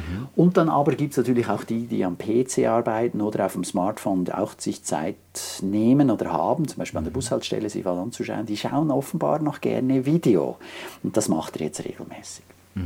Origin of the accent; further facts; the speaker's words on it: Switzerland; als Schweizer ist ja fast alles international